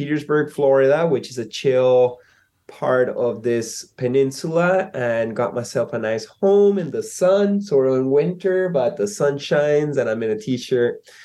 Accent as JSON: {"language": "English", "country": "Peru", "tie": "born or raised there", "said": "yeah, Peru's actually pretty fucked up country."}